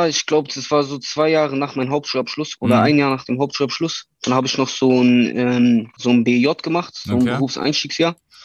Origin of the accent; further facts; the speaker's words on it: Freiburg, Baden-Württemberg, Germany; now in Frankfurt, Germany; Ich bin ursprünglich aus Freiburg, genau.